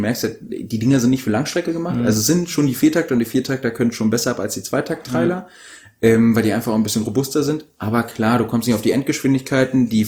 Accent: Lower Saxony, Germany; vor den Toren Hannovers findet da statt, wo ich aufgewachsen bin

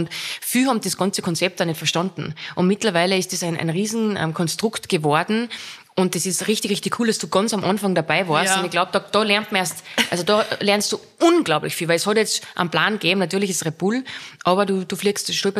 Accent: Salzburg, Austria; wir kommen beide aus dem Gau in Salzburg. Die Marlene aus dem Pinzgau, ich aus dem Bongau.

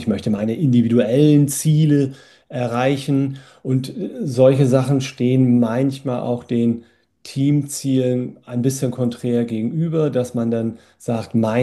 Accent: Hamburg, Germany; Ich komme aus Hamburg.

